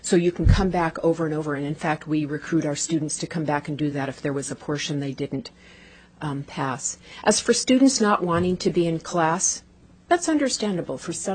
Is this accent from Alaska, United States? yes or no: yes; Fairbanks, Alaska, United States; also born or lived in Anchorage / Kodiak; I grew up in Anchorage, Kodiak, and Fairbanks, where I graduated from high school.